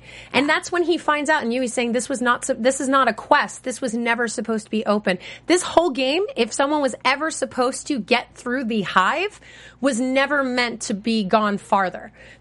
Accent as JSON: {"language": "English", "region": "New York", "country": "United States", "said": "I'm also from New York originally, and I have ADHD"}